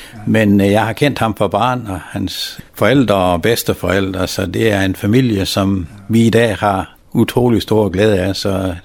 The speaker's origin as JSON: {"language": "Danish", "region": "North Denmark Region", "country": "Denmark", "accent": "Vendelbo", "said": "Men jeg er tosproget på det område. Derhjemme, der taler vi i vendelbo, men lige snart vi er udenfor, så taler vi såkaldt frederikshavnsk."}